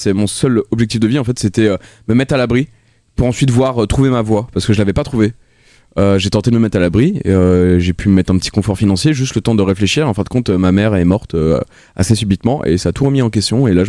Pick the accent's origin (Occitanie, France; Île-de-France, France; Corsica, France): Île-de-France, France; Corbeil-Essonnes; Non, j'ai grandi dans le 91.